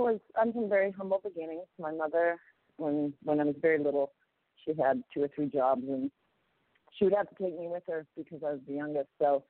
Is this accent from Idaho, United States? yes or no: yes; Idaho, United States; Well, as I said, I'm from Idaho, and it has turned out in my life that I got an amazing music education.